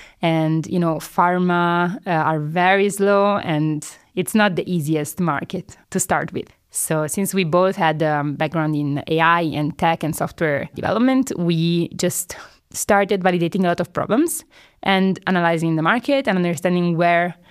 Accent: Padua, Veneto, Italy; Padova is my hometown that somehow managed to do more.

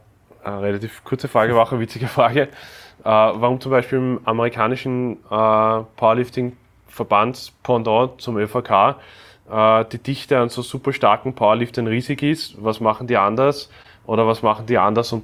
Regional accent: Austria

